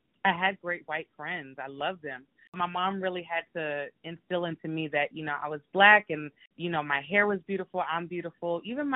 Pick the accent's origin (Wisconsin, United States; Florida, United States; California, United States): Florida, United States; Miami; I was born and raised in Miami. Growing up in Miami, I didn't really realize that there was a difference in being Black and being Hispanic and being white, Asian, or anything like that.